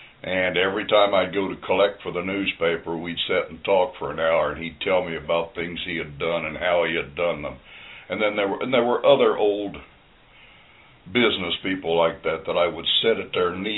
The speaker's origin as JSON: {"language": "English", "region": "Kansas", "country": "United States", "tie": "born or raised there", "also_born_or_lived": "Oklahoma / Missouri", "said": "I was born in Oklahoma, and I had two brothers and two sisters born in Missouri. Then we moved over to outside of Wichita, Kansas."}